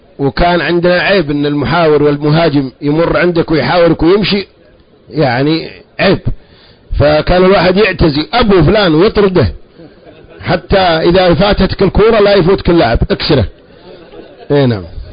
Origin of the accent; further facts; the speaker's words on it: Abha, Asir, Saudi Arabia; born there; من مواليد مدينة أبها، وكنت أذكر تاريخ الميلاد ولا يعني أتردد ولا أبالي